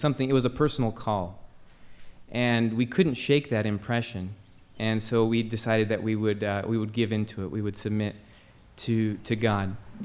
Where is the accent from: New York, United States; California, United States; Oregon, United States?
California, United States; Los Angeles; I grew up, I was born in Los Angeles. I knew nothing about planting anything